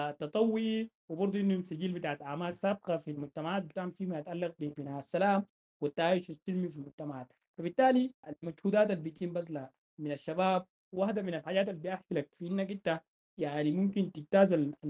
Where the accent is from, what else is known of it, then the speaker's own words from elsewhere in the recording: Sudan; وأنا من السودان.